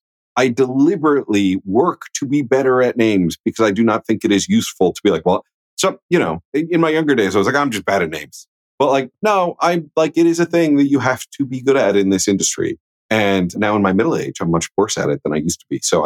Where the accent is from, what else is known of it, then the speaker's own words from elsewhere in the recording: Midwest, United States; I'm from the Midwest.